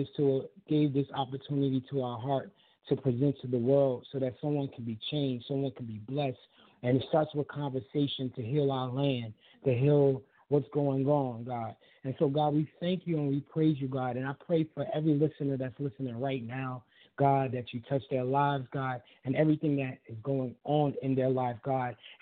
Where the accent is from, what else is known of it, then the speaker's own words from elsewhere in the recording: New Jersey, United States; of AWOL Productions. I'm from New Jersey